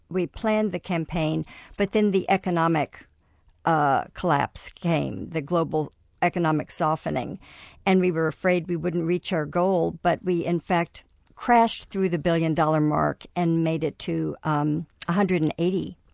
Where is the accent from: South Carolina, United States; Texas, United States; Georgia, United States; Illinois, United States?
Texas, United States; Dallas; I was raised in Dallas, Texas, into an oil family.